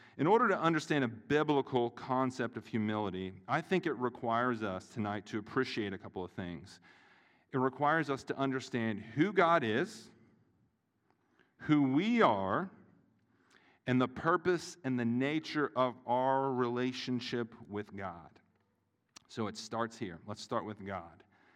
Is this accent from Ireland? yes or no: no; the South, United States; I'm from the South, so I like this.